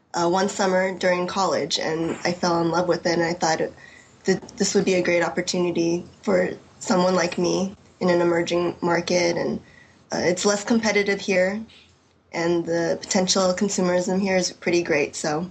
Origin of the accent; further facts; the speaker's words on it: California, United States; now in Shanghai, China; I grew up in Orange County, Los Angeles area in California, and went to UCLA, studied economics, and I was an options and futures broker for about 3 years before I moved out to Shanghai